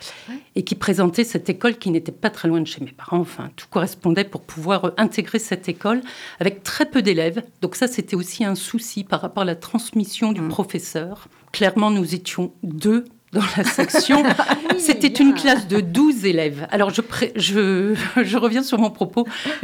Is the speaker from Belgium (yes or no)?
no; Grand Est, France; Alors, je ne suis pas périgourdine, je suis Lorraine, Moselle-Lanne